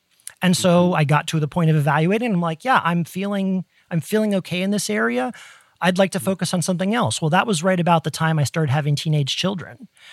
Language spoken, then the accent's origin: English; Ohio, United States; growing up in Ohio in the Midwest and the door frame in our kitchen that opened to the stairs going to the basement.